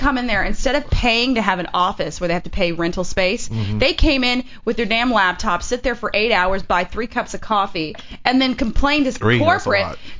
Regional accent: Houston, Texas, United States; We are both from Houston.

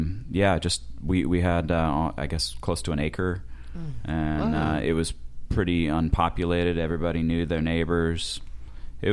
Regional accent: Morro Bay, California, United States; I grew up on the Central Coast. I grew up in Morro Bay.

